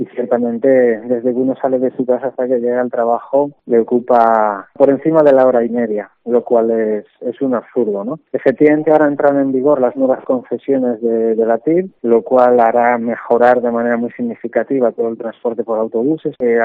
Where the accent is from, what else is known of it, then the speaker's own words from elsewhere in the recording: Manacor, Balearic Islands, Spain; Soy de Manacor.